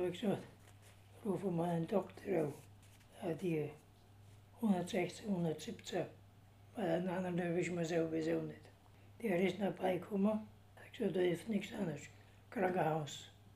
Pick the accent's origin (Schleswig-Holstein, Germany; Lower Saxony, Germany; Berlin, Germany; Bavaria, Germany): Bavaria, Germany; Windelsbach; Ich komme aus Windelsbach, das ist Kreis Rodenburg, beziehungsweise Ansbach. Ich bin eigentlich der Ausländer im Haus.